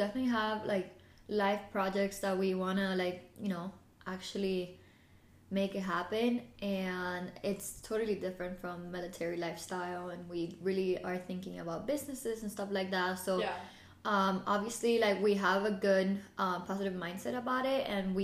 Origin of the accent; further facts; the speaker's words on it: Miami, Florida, United States; I'm from Miami, so imagine it's, like, very, like, city, island type of weather.